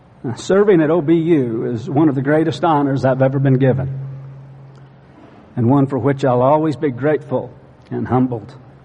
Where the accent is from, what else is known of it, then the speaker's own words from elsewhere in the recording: Oklahoma, United States; Oklahoma Baptist University, my home state